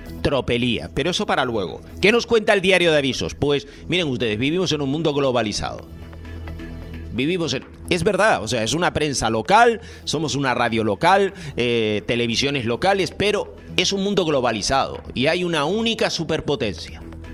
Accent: Puerto de la Cruz, Canary Islands, Spain; Yo cuando era pequeño en La Marea, montaba un pino más bonito que él. En La Marea del Puerto de la Cruz.

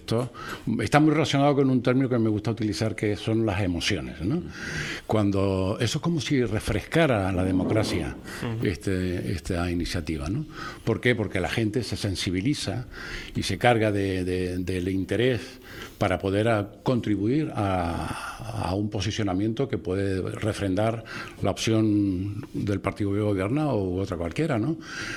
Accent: Los Realejos, Canary Islands, Spain; Yo soy de Ralejo, nací en Ralejo.

